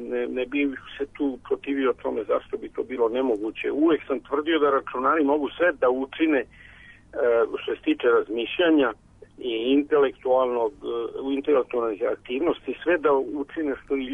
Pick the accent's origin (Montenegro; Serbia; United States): Serbia; Bor, Bor District; Ja se sećam kad sam bio klinac nekada u Boru, ja sam iz Bora